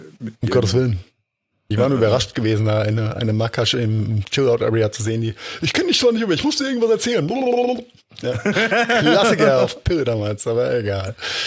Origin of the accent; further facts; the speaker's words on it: Germany; Ja, für uns als Deutsche ja sowieso immer ein schwerwiegendes Thema.